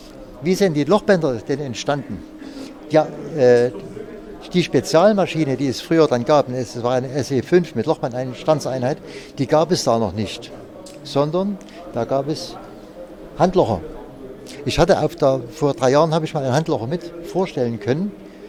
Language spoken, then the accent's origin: German; Freiberg, Saxony, Germany; ich komme aus Freiberg und bin schon öfters mal hier gewesen